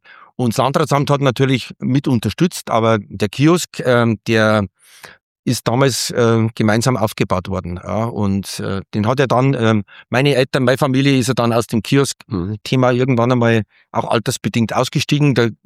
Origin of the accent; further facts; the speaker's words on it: Tegernsee, Bavaria, Germany; Ich bin ja am Tegernsee aufgewachsen